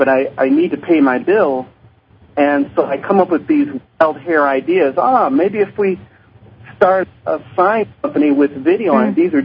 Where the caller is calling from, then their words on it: Minneapolis, Minnesota, United States; I'm calling from Minneapolis, St. Paul, Minnesota.